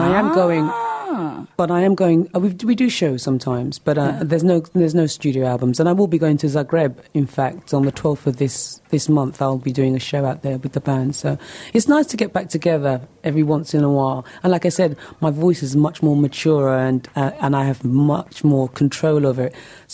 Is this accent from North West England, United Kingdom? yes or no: no; London, United Kingdom; you don't always feel as a black female growing up in London.